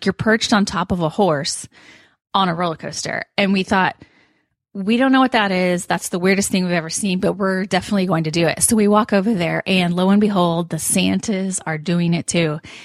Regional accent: Kansas City, Missouri, United States; I'm from Kansas City, where there's Worlds of Fun. I'm originally from Kansas City, where Worlds of Fun exists.

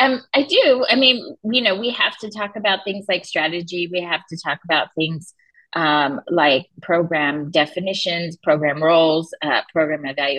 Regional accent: Los Angeles, California, United States; I grew up in Los Angeles. I'm the daughter of a Japanese American born in an internment camp during World War II

